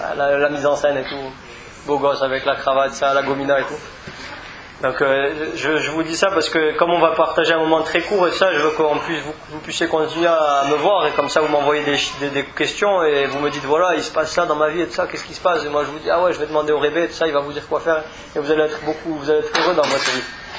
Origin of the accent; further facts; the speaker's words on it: Toulouse, Occitanie, France; parce que moi je viens de Toulouse, ouais, c'est pas grave.